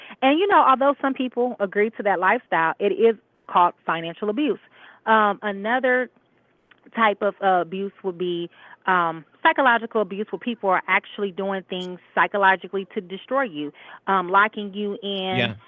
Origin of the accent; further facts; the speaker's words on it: Gary, Indiana, United States; also born or lived in Midwest; Actually, I was born and raised in Gary, moved around the Midwest.